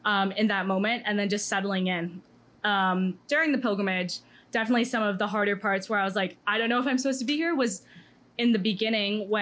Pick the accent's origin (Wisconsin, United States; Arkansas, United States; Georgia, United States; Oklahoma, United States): Georgia, United States; I'd be like, I'm from Georgia.